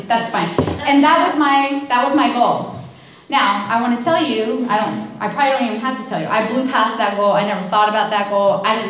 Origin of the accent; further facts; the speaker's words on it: Ireland; Again, I'm Irish. That's right next to the UK.